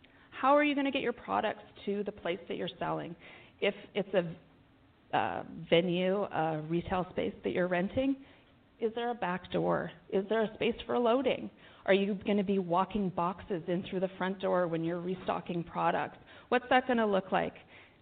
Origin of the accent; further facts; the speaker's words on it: Toronto, Ontario, Canada; I'm here from Toronto, and we have a number of POS specialists here, also from Toronto and Ottawa.